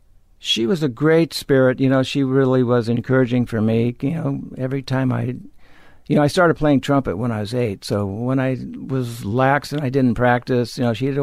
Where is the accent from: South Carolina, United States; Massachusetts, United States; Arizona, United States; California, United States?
California, United States; Los Angeles; Well, I was born in East L.A. and then grew up in, around Fairfax and Beverly.